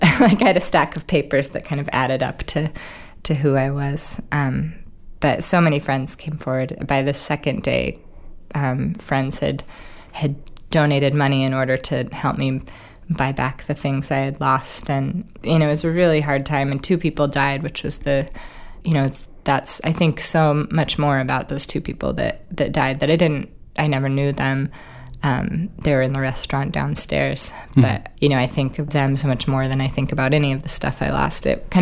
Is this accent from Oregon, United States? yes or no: yes; Oregon, United States; I mean, Oregon, really, growing up in Oregon, we only had one professional sports team, which was the Trailblazers.